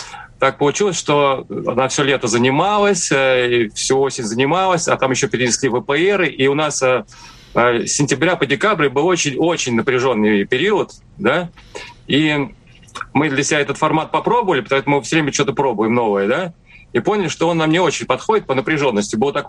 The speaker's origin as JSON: {"language": "Russian", "region": "Moscow", "country": "Russia", "said": "мы москвичи"}